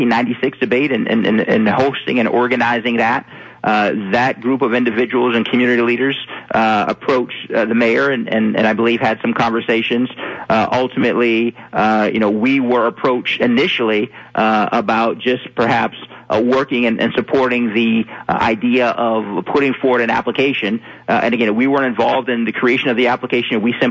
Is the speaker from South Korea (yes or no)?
no; Youngstown, Ohio, United States; now in Hartford, United States; While I've only been here in Hartford for 2 years, I'm from Youngstown, Ohio